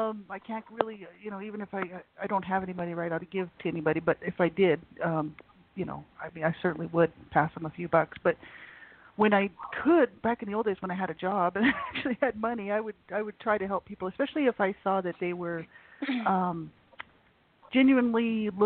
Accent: New Mexico, United States; moved away as an adult; now in Canada; in Canada. And I'm from New Mexico originally, so I'm from the States. So I lived there for 30 years

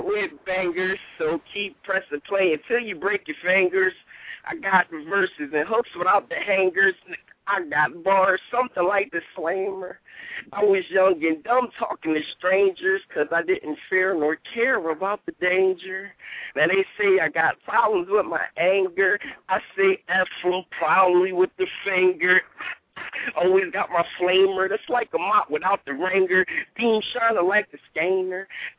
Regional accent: Philadelphia, Pennsylvania, United States; now in Somerville, United States; I'm originally from West Oak Lane, but yeah, you know I mean, and I, you know, migrated

